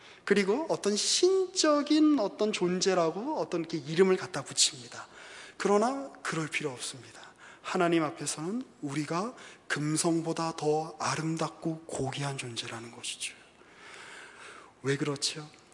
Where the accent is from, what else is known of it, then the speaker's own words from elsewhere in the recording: South Korea; born there; 왜 대한민국에서 태어나게 해주셨습니까?